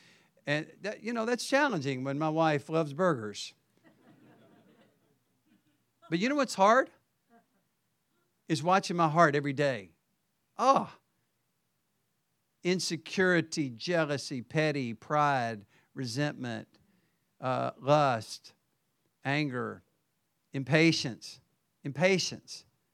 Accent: Southern United States, United States; now in New York City, United States; I'm from the South, where there is sweet tea. And now I'm in New York City.

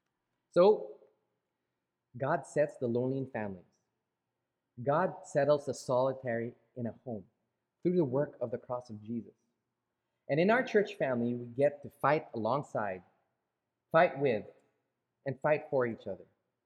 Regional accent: Philippines; I grew up in the Philippines and I love my culture

